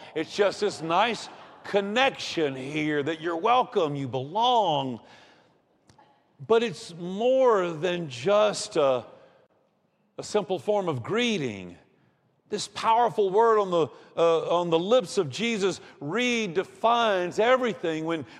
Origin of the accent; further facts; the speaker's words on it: Georgia, United States; born or raised there; also born or lived in Rome, Georgia